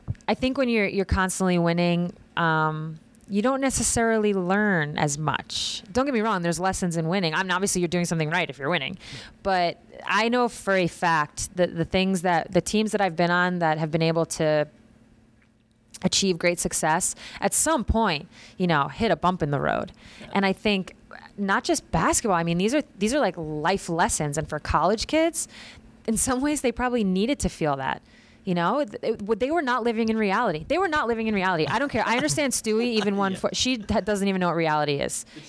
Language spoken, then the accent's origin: English; United States; I grew up in America. I know fast food.